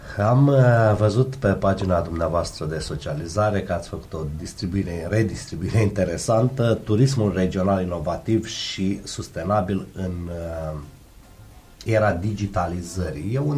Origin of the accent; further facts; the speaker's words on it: Romania; noi suntem români și dacă nu avem puțin glod în jur și zloată, parcă nu ne simțim în largul nostru.